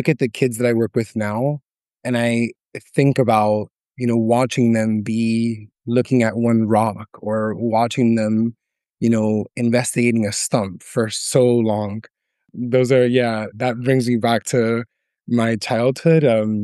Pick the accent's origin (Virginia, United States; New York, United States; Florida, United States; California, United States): Florida, United States; Miami; And then when I was growing up in Miami, it was hot, but it wasn't too hot.